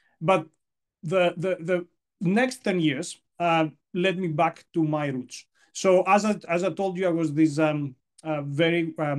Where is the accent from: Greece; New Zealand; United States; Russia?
Greece; English is a second language; moved away as an adult; I was born and raised in Greece. I actually studied there.